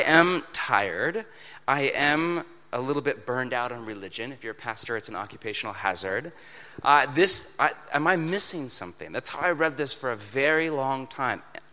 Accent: Portland, Oregon, United States; I'm from Portland, Oregon, which is a part of the world where we have this thing called summer.

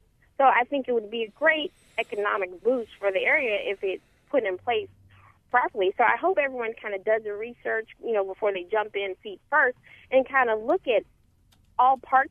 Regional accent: Oklahoma, United States; also born or lived in Washington; where I transplanted from, even though I'm from Oklahoma, Washington State.

